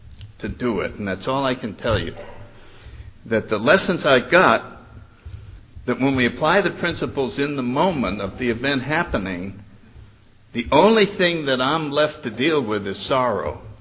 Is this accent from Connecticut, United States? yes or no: yes; New Haven, Connecticut, United States; Anyway, I grew up in New Haven, Connecticut. I was born in 1931.